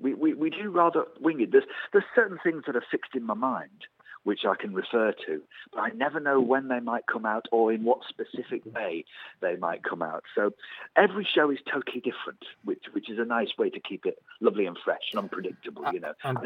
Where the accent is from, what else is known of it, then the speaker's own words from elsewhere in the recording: Ormskirk, North West England, United Kingdom; My hometown, Ormskirk, was where I was born and where I grew up, and the place where I listened to Radio City from.